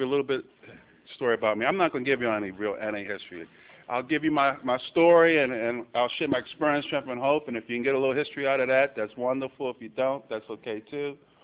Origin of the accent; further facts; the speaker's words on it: Baltimore, Maryland, United States; I'm originally from Baltimore City. I was born and raised in Baltimore.